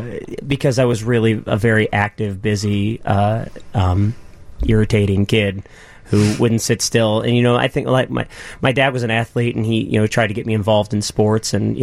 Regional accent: Marshall, Michigan, United States; Well, I grew up in Marshall, Michigan

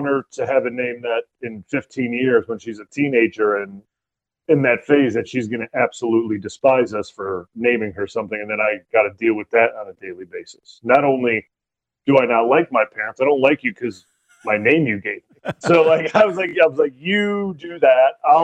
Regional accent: Chicago, Illinois, United States; I mean, growing up in a suburb of Chicago, I mean, Jordan was A1.

